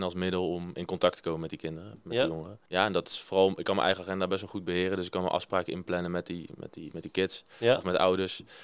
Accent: Genderen, North Brabant, Netherlands; now in Nijmegen, Netherlands; 26 jaar. Ik woon in Nijmegen, ik kom uit Genderen, een klein dorpje in Brabant.

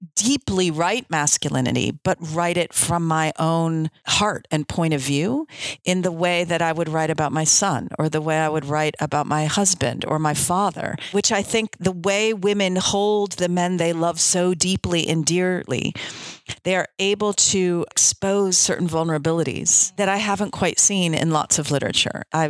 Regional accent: United States; that was something I really craved growing up in the States and didn't have.

